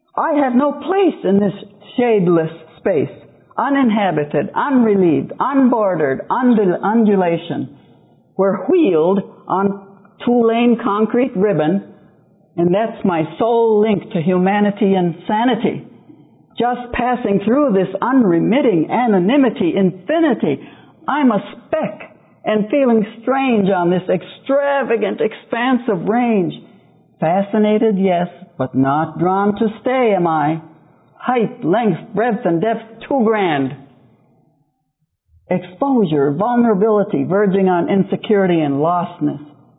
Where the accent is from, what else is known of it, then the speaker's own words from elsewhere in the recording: Wakefield, Michigan, United States; We've been living for the past 16 years in my hometown in Wakefield, Michigan, where I was born and raised.